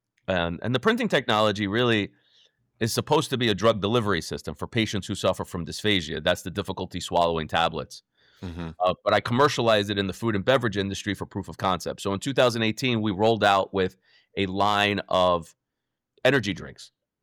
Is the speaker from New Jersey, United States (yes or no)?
yes; New Jersey, United States; And I grew up in Jersey in low-income housing. I know what it's like not to have food.